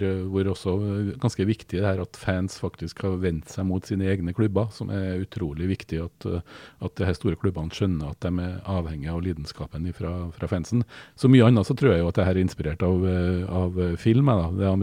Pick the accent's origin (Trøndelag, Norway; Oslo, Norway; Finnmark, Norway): Trøndelag, Norway; Trondheim; og folk hørte at jeg var fra Trondheim